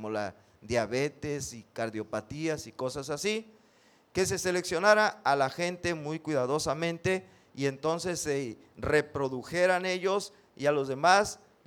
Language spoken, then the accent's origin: Spanish; Tampico, Tamaulipas, Mexico; nosotros doblemente pequeñitos porque somos de Tampico, bueno, los que somos de Tampico